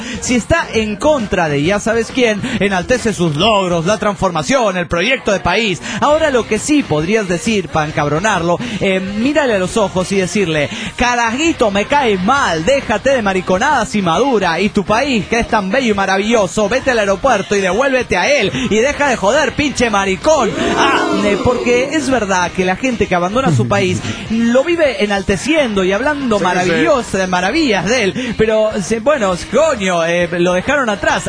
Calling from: Grantsville, Georgia, United States; de Grantsville, Georgia, Estados Unidos de Norteamérica.

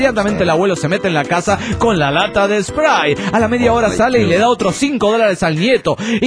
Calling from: Guadalajara, Jalisco, Mexico; de Guadalajara, Jalisco, México.

